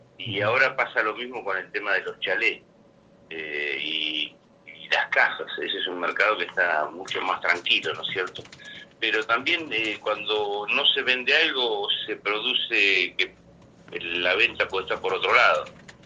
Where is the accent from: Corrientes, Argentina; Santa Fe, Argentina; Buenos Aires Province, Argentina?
Buenos Aires Province, Argentina; Mar del Plata; soy de Mar del Plata.